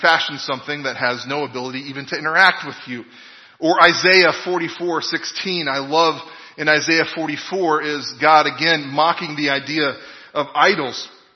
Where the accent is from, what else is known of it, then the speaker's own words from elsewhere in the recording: United States; I don't really understand that too, because I'm an American, and we don't really speak about royalty since we kicked King George out for bossing us around.